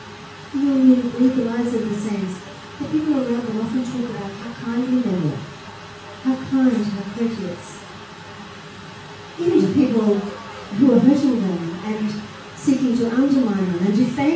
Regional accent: Australia; encapsulates many of the values and virtues that we hold dear as an Australian community.

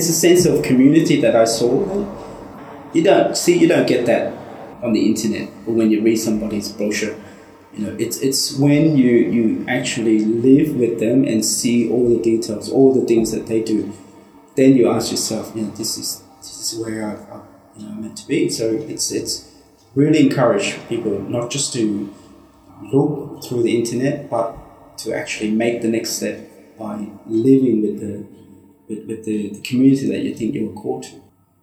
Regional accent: Brisbane, Queensland, Australia; I grew up in Brisbane, so I know the area.

